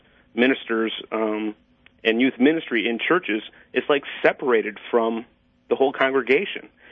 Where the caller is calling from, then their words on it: Madison, Wisconsin, United States; I mean, I'm calling from Madison, where I'm on a business trip